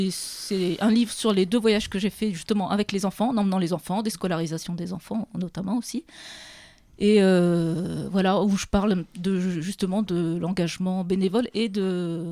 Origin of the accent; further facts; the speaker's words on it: Hauts-de-France, France; moved away as an adult; je suis originaire de l'Oise et je suis arrivée dans l'Indre il y a à peu près 23 ans.